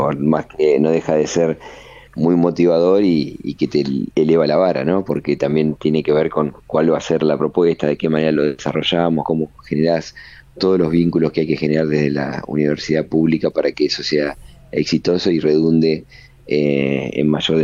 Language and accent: Spanish; Azul, Buenos Aires Province, Argentina; Yo soy de Azul, de la provincia de Buenos Aires